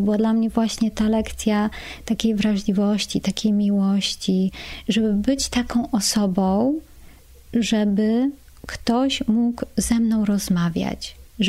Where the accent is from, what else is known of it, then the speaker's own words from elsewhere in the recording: Warsaw, Masovian Voivodeship, Poland; I jestem z Warszawy